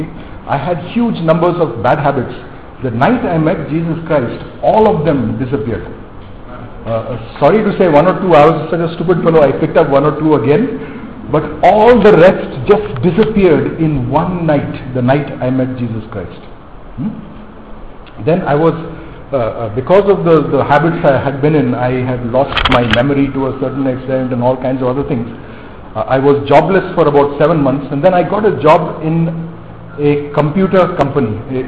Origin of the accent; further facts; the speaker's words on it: North India, India; also born or lived in Bombay; I come from a Catholic home, but because I grew up in North India, I was not much of a church goer.